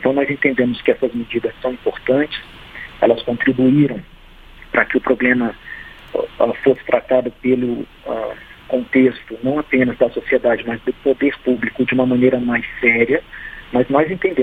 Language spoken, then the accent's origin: Portuguese; Brazil; Nós, como brasileiros, falando da nossa realidade especificamente